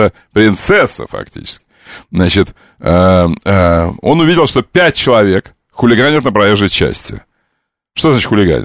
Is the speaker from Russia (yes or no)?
no; Crimea, Ukraine; Я крымчанин.